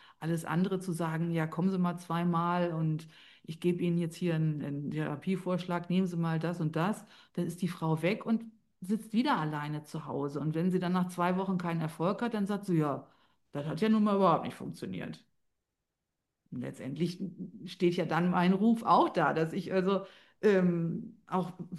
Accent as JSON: {"language": "German", "town": "Wuppertal", "region": "North Rhine-Westphalia", "country": "Germany", "tie": "born there"}